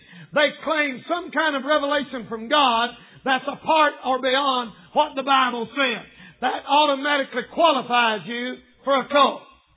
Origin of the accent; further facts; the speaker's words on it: the South, United States; I'm from Southern and redneck and proud of it.